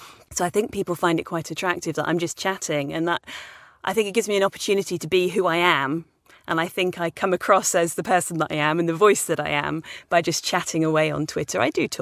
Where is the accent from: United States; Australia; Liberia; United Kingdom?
United Kingdom; England; I want to look really English, because I am. I don't do anything else. I'm just English. I live in the countryside.